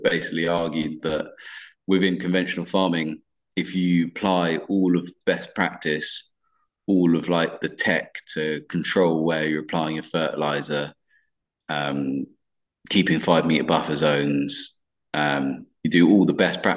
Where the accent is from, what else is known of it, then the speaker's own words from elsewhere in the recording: London, United Kingdom; I grew up in London, then did a master's in civil and environmental engineering in Leeds.